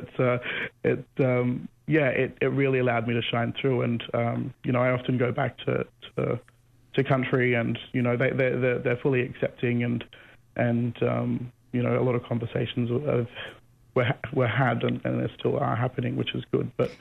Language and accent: English; Condobolin, New South Wales, Australia; It being a small country town, you know, I repressed a lot of my sexuality growing up